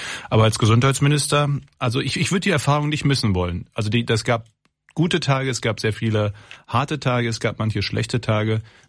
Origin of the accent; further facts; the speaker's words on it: Ahaus, North Rhine-Westphalia, Germany; ich komme ja aus Aarhus, also es ist eine Stadt im Kreis Borken.